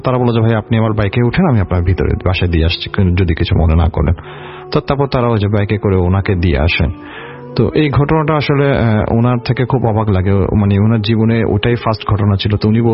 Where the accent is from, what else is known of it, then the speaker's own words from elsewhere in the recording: Panchagarh, Rangpur Division, Bangladesh; অনেকে আবার বলবে যে আমার চট্টগ্রামে থাকে বা পঞ্চগড়, কেন আমাদের বাড়ি পঞ্চগড়ে বাট আমার সেরিয়াল হয়েছে চট্টগ্রামে।